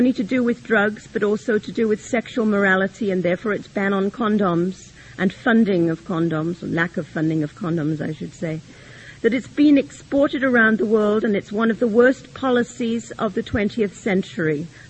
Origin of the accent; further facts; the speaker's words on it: Canada; As a Canadian, I'm concerned that our country, which is always the kinder, gentler, freer country in the world, is in danger of losing all of that.